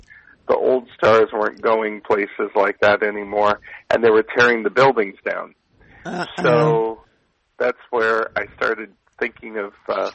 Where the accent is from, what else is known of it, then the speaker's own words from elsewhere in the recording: Hollywood, California, United States; I grew up in the Hollywood area, not very far.